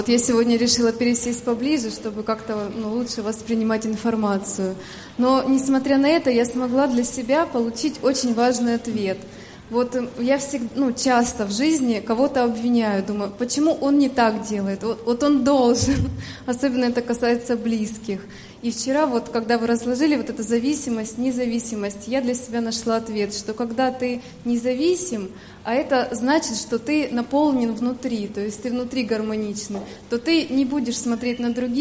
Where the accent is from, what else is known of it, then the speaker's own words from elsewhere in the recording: Krasnodar, Krasnodar Krai, Russia; я из Краснодара.